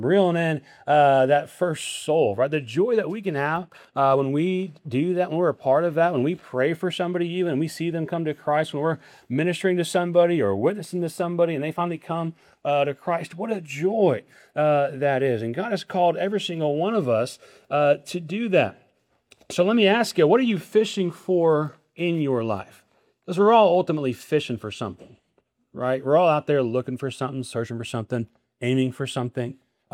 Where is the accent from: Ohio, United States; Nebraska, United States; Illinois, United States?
Nebraska, United States; When I was a kid growing up in Nebraska, I had a friend who lived near a lake.